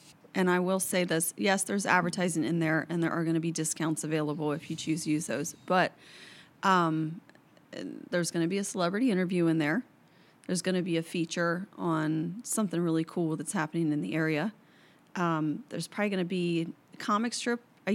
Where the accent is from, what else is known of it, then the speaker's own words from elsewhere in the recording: Milford, Delaware, United States; And I grew up in Milford, like I told you, so I'm from here, and we lived here for years.